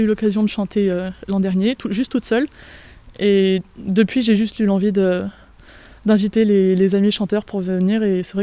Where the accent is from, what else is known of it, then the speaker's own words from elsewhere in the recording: Nouvelle-Aquitaine, France; also born or lived in Lot; Je suis née dans le Lot, mais j'ai grandi plutôt ici, entre Brive-la-Gaillarde et donc ici, au Guillaumeau, très près de Bersac. Donc oui, toute ma famille est d'ici.